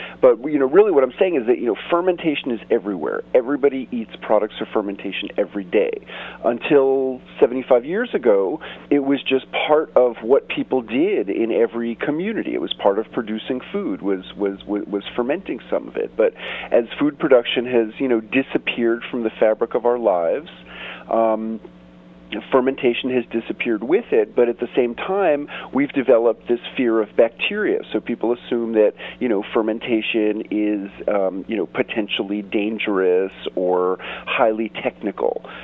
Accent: New York City, New York, United States; Well, let's see. I grew up in New York City, and for reasons I couldn't possibly explain, one of my favorite foods as a kid was sour pickles, garlic dill fermented pickles.

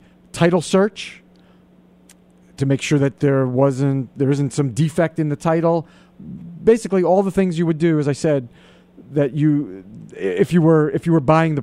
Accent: New Jersey, United States; Yeah, I was born in Jersey and I was raised there

